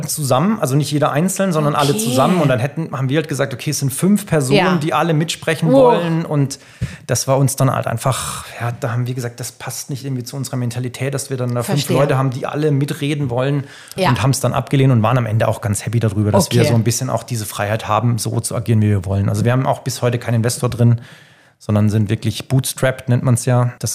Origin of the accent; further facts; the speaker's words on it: Ihringen, Baden-Württemberg, Germany; also ich komme aus Iring am Kaiserstuhl